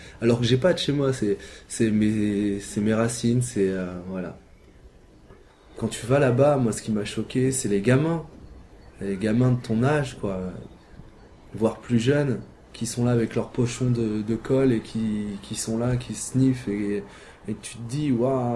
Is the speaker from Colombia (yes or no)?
yes; Colombia; now in France; Je viens de Colombie.